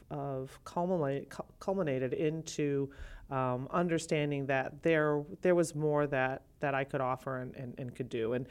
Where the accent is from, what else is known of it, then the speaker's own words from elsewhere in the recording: Illinois, United States; when I moved back to Illinois, as you know, I grew up in Lake County.